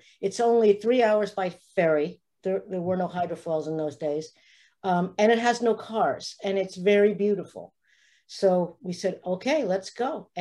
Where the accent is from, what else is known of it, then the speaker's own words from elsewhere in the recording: Kearny, New Jersey, United States; now in Los Angeles, United States; I'm a Jersey girl. I was born in Kearny, New Jersey. I like to say it's scenically situated between Newark and Jersey City. grew up there.